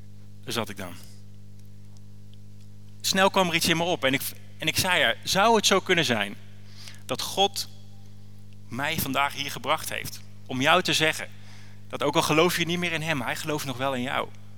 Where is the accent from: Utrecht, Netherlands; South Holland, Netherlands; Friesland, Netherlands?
Utrecht, Netherlands; Houten; Ik ben getrouwd, ik heb 3 kids, ik kom uit Houten, dus niet heel ver weg.